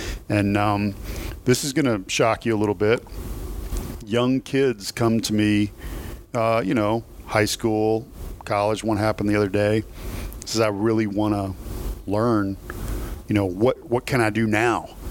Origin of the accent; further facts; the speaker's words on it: Kentucky, United States; Well, yeah, and I'm from Kentucky, so we all get it.